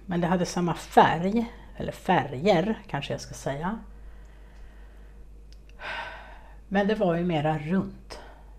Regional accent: Stockholm County, Sweden; jag är från Stockholms skärgård

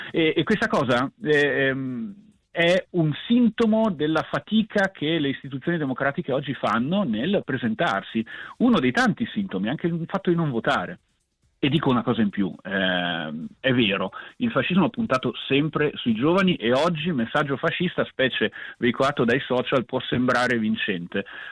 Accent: Trentino-Alto Adige, Italy; da trentino mi saprei divertire come si deve, sarei un chiuso orso di montagna

